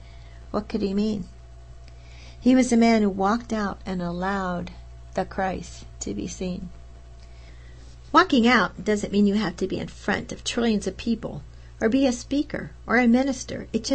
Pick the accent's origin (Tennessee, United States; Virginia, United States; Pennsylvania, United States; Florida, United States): Pennsylvania, United States; State College; also born or lived in California; at my hometown of State College, Penn State, I also had gotten a 2-year AA degree while in California.